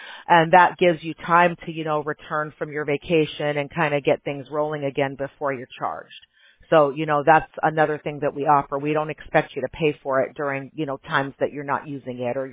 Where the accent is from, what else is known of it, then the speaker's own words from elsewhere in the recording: Chicago, Illinois, United States; I grew up in Chicago, I'll manage.